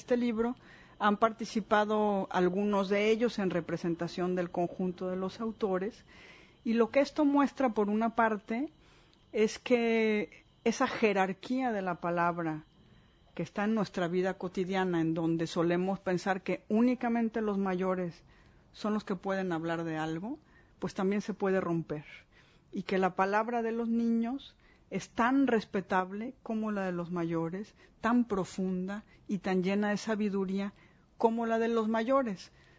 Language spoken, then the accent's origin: Spanish; Mexico; de qué manera somos ahora mexicanos los mexicanos